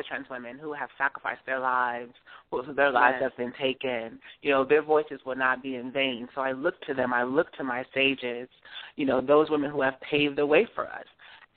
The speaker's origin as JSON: {"language": "English", "town": "Detroit", "region": "Michigan", "country": "United States", "tie": "born or raised there", "also_born_or_lived": "New Jersey / New York", "said": "And growing up in Detroit, I can always remember cooking was a big thing in our family."}